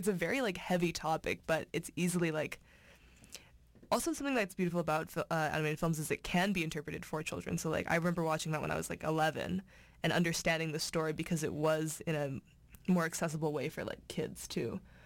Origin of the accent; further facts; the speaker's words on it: China; now in United States; I grew up with them for the most part because, like, I immigrated from China, and, like, a lot of the content and, like, culture does... overlap.